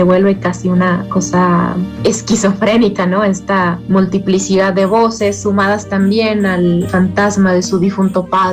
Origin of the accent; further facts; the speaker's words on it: Chihuahua, Mexico; escritora, soy dramaturga y actriz y soy de Chihuahua, Chihuahua.